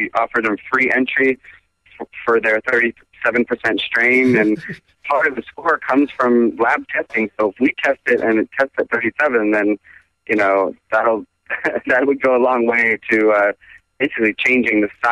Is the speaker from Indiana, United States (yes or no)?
no; Boston, Massachusetts, United States; And we're excited about being a part of Boston Freedom Rally. That's my hometown, so I love it there, and it's a great event, and I'm excited for the first 2-day Boston Freedom Rally.